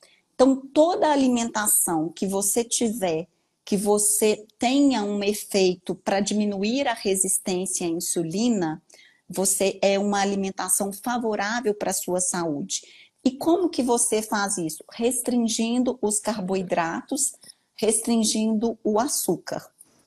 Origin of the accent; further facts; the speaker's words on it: Patos de Minas, Minas Gerais, Brazil; Eu, por exemplo, sou de Patos de Minas